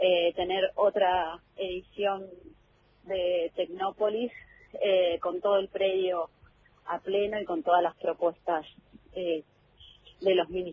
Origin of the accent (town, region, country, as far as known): Argentina